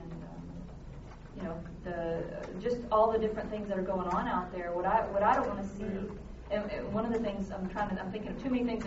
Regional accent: Conroe, Texas, United States; Yes, on the way up we listened to that. We're from Conroe. We drove there.

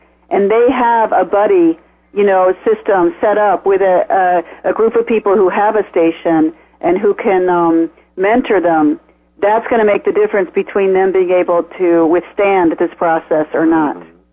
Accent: Ames, Iowa, United States; not in my hometown of Ames, Iowa, has 60,000 people.

